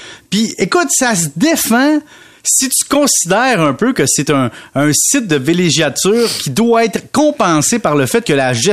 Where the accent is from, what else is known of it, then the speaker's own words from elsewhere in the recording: Valleyfield, Quebec, Canada; si les îles étaient à côté de Valleyfield, ma terre natale